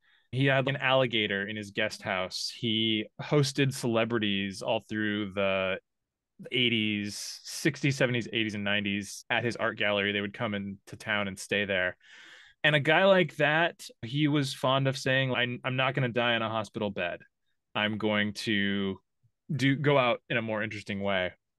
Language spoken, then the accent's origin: English; Portland, Oregon, United States; born and raised in Portland, Oregon. I had a slight detour to Southern California for college and then came back